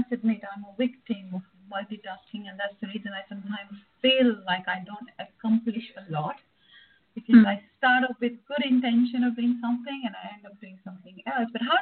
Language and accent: English; Kenya; I was brought up in Kenya